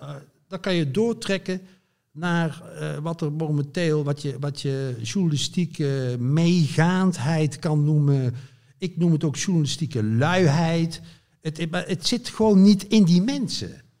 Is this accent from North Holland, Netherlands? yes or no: no; Zevenbergen, North Brabant, Netherlands; Ik kom dus uit West-Brabant, uit het plaatsje Zevenbergen.